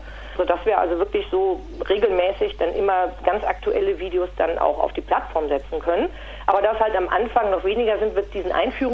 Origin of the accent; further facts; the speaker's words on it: Cologne, North Rhine-Westphalia, Germany; accent: Kölsch; now in Bavaria, Germany; Ich komme ursprünglich aus Köln, also so aus der Rheinländer-Gegend, aber ich wohne jetzt hier schon seit knapp 20 Jahren. Also ein bisschen was bayerisch hört man schon mal durch, aber das Kölsch, das schlägt immer noch.